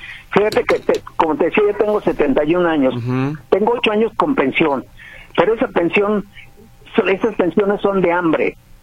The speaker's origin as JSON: {"language": "Spanish", "region": "Michoacán", "country": "Mexico", "said": "yo soy de Michoacán. Uh-huh. Pegado acá al estado Jalisco."}